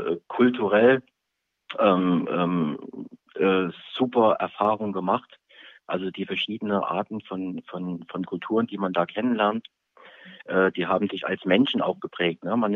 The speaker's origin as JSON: {"language": "German", "town": "Kaiserslautern", "region": "Rhineland-Palatinate", "country": "Germany", "tie": "born or raised there", "said": "mein Vater ist Amerikaner, ich bin aber ursprünglich in Lautern geboren, in Kaiserslautern."}